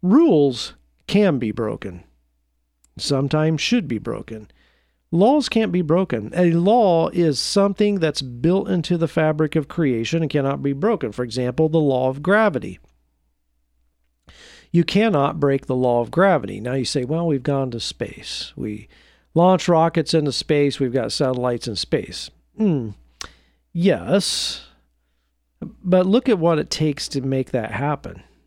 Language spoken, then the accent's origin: English; United States; I'm going to call out my home country, the United States